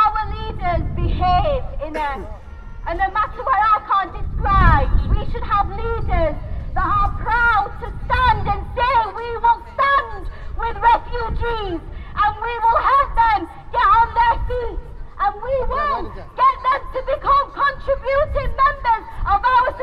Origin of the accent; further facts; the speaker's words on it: Sheffield, Yorkshire and the Humber, United Kingdom; Yemeni Muslim British, born and raised in Sheffield